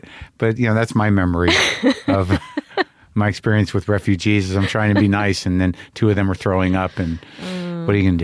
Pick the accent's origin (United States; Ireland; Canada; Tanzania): United States; Albuquerque, New Mexico; I grew up in Albuquerque and there was some there.